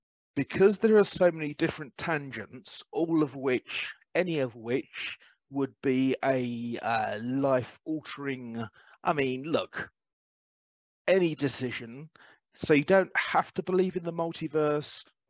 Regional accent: England, United Kingdom; born there; am a mixed race person, but adopted by white British parents. Now, in 1972, which is the year I was born in England

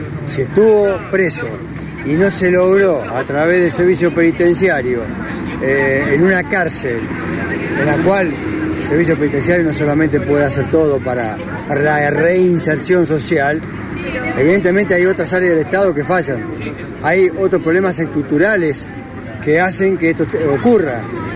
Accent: Santa Fe, Argentina; como santafesino en general

